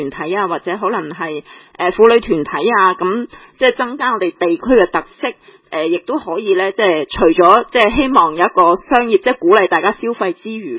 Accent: China; 本身即係我哋中國人嘅傳統

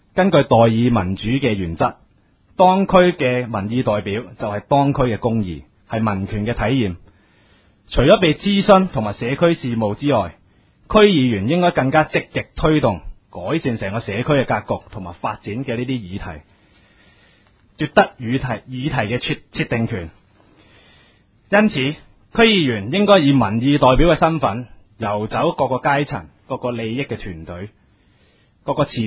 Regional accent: Hong Kong; 我们香港人民被压缩为资本主义下的齿轮

